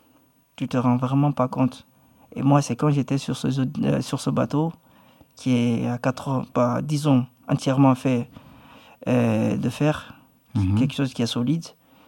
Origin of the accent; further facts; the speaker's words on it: Guinea; Et chez moi, en Guinée, on étudie le français.